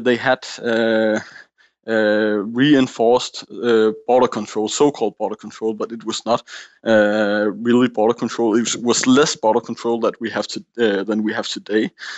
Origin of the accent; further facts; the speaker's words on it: Aarhus, Central Denmark Region, Denmark; also born or lived in Copenhagen; I was raised in Aarhus. That's the Aarhus. That's the second biggest town of Denmark, in Jutland, in the center eastern part of Jutland. And I have lived there through almost all of my life.